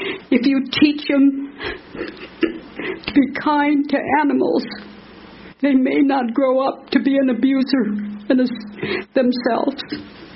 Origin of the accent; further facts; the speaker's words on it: Phoenix, Arizona, United States; I'm from Phoenix.